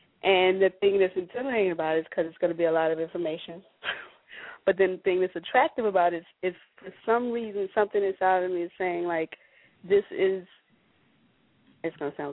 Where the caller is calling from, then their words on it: Virginia, United States; I'm calling from Virginia.